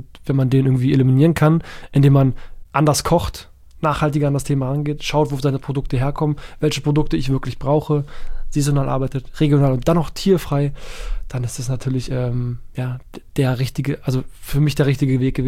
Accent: Berlin, Germany; als Berliner Junge

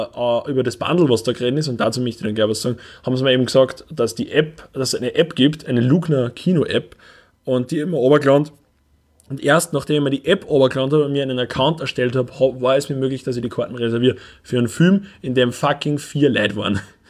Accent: Upper Austria, Austria; wir als Oberösterreicher, die in einer von den ödesten Städten in Österreich wohnen

